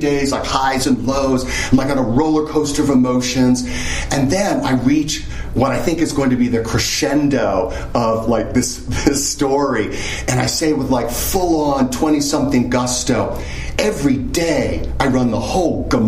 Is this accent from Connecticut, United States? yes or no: yes; Connecticut, United States; So I went to graduate school at Orono. I grew up in Connecticut. Went to Orono for grad school to become a wildlife biologist.